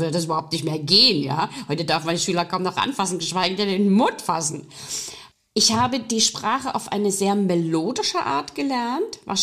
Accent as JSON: {"language": "German", "country": "Belarus", "second_language": "German", "said": "haben eine Belorussin vor sich. Also eine aus dem Föderationskreis und keine Deutsche. Das heißt, ich habe keinen Akzent, sondern ich habe einen Dialekt, würde man so formulieren."}